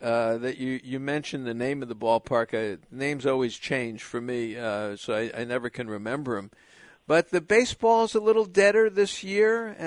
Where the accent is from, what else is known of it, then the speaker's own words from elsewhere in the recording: Miami Beach, Florida, United States; I grew up in Miami Beach, you know that, from age 10 to 26, and a big part of South Florida, University of Florida, Miami Law School.